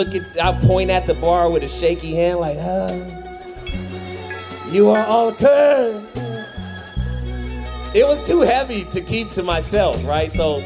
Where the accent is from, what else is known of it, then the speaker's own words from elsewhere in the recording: Fresno, California, United States; Like, I'm from, not in my town, I'm from Fresno.